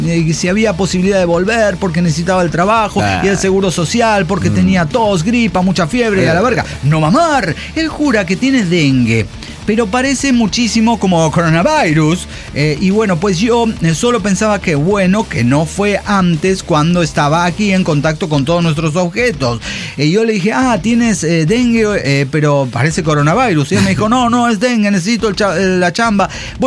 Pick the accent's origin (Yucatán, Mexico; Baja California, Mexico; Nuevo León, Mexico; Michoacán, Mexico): Baja California, Mexico; Tijuana; Somos todos de Tijuana.